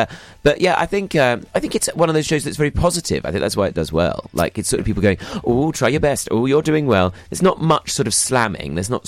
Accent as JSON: {"language": "English", "region": "London", "country": "United Kingdom", "tie": "born or raised there", "said": "about bringing it to London, where I'm from."}